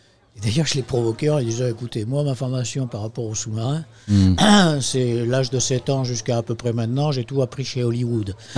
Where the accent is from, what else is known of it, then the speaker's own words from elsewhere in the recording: Royan, Nouvelle-Aquitaine, France; Parce que je suis de Royan, en fait. Je suis de la Charente-Maritime.